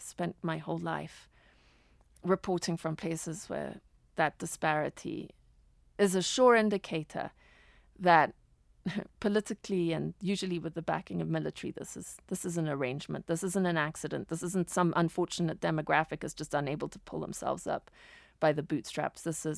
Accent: Zimbabwe; also born or lived in Zambia; And I was raised, you know, to sort of tough it out in these rough farms I grew up on in Rhodesia, Zimbabwe, Zambia.

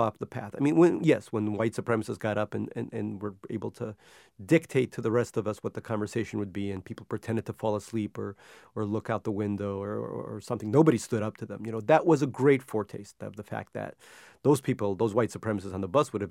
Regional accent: Queens, New York, United States; when I was a kid, I grew up poor in Queens

